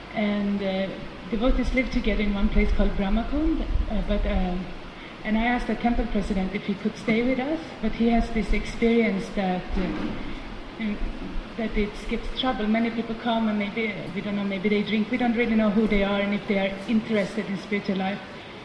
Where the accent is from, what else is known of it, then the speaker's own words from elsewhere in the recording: Sweden; I'm from Sweden, so it was very, very cold.